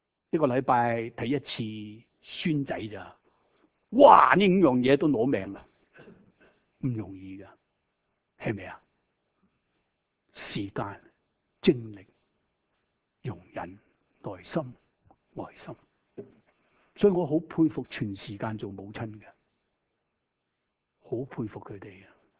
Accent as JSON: {"language": "Cantonese", "country": "China", "moved": "as an adult", "lives_now": "United States", "said": "我哋中国人啊！"}